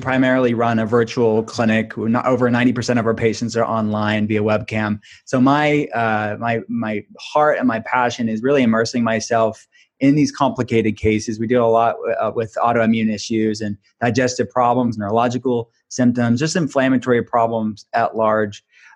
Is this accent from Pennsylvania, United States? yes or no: yes; Pittsburgh, Pennsylvania, United States; Or I was raised in Pittsburgh, the country, farm country outside of Pittsburgh. Do we want to go back there?